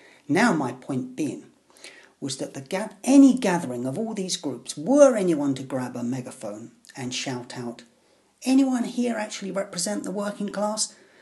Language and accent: English; London, United Kingdom; Growing up in London during the 1970s and 1980s, you had no choice but to adopt a political stance.